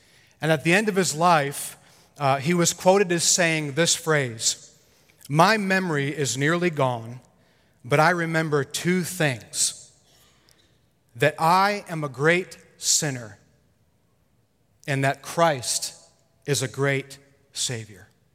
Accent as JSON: {"language": "English", "region": "Rhode Island", "country": "United States", "moved": "as an adult", "said": "We're from Rhode Island originally, and we've lived in the South for the last, what has it been, about 2003, so it's been a while. Anyway, we're Southerners now, and we're glad to be."}